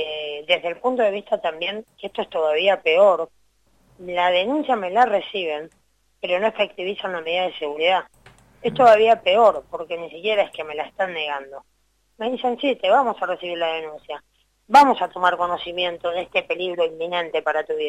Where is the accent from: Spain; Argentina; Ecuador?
Argentina; La Plata, Buenos Aires Province; now in Mendoza, Argentina; yo soy platense, vivo hace 9 años en Mendoza.